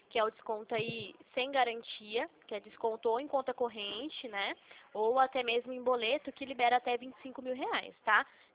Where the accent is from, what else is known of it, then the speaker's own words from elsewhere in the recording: São Paulo, Brazil; eu sou de São Paulo